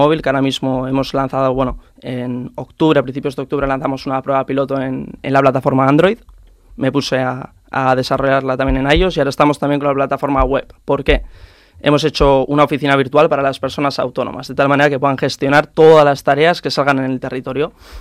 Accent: Bilbao, Basque Country, Spain; Catalan is a second language; estic aprenent català, voldria parlar català, però encara no puc. Soc de Bilbao, del País Basc.

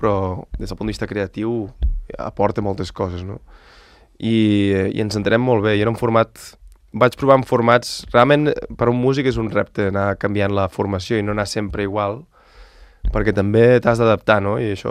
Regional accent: Solsona, Catalonia, Spain; Era un trio de funk amb tres amics de Solsona, dos amics i jo de Solsona, del meu poble.

